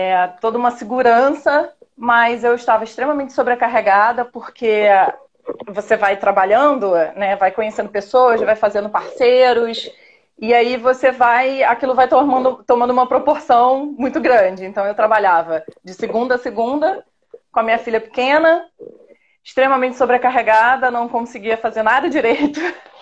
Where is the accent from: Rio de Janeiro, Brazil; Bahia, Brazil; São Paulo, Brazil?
Rio de Janeiro, Brazil; Niterói; Sou aqui de Niterói, no Rio de Janeiro, bem pertinho da Isis.